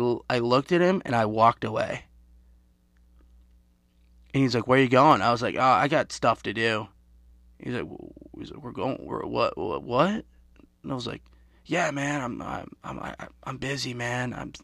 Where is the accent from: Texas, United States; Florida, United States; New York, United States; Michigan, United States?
Michigan, United States; Detroit; But luckily, obviously, I'm from the Detroit area. So I love that airport.